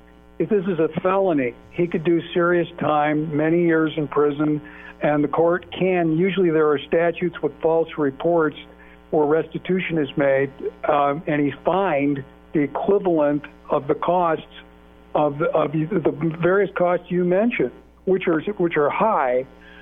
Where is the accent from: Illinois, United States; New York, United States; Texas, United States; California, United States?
Illinois, United States; Chicago; in a city like Chicago that happens to be my hometown